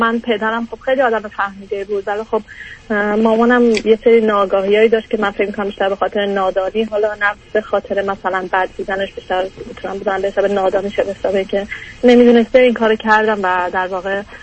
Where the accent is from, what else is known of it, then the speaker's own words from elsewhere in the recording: Iran; من 33 سالم هستش، فرزند ششم از یه خانواده 7 نفر هستم، تو ایران بزرگ شدم.